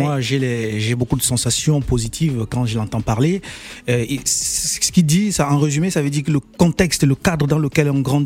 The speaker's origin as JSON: {"language": "French", "town": "Paris", "region": "Île-de-France", "country": "France", "said": "Mais moi, je suis parisien, donc c'est moi."}